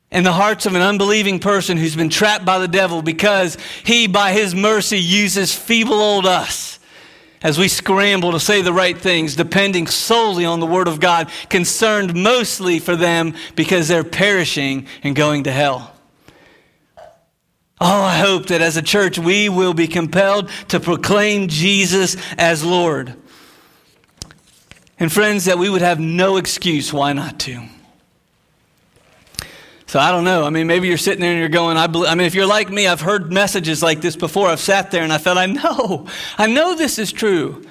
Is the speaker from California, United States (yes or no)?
no; Stuart, Florida, United States; I just remember fishing as a kid on the East Coast growing up near Stewart here in Florida, and my dad would take me fishing.